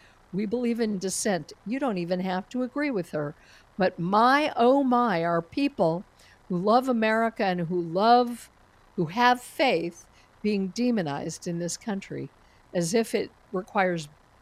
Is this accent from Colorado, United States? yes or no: yes; Colorado, United States; my home state of Colorado